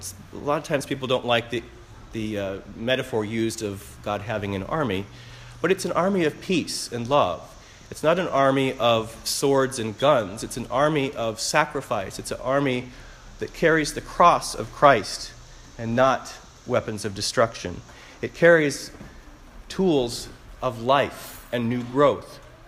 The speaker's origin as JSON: {"language": "English", "region": "Michigan", "country": "United States", "tie": "born or raised there", "said": "when I was growing up in Southwest Michigan, it was in a sort of rural area, and a lot of the roadsides were undeveloped."}